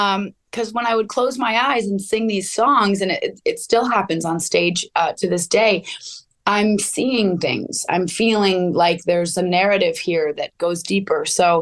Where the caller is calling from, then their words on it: Topanga, California, United States; I'm logging in from the Canyon of Topanga.